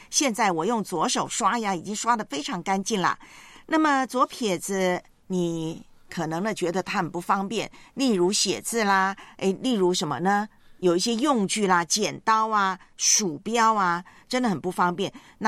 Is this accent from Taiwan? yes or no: yes; Taiwan; 在老家台湾就很喜欢看棒球比赛，我从小都是看着棒球比赛长大的。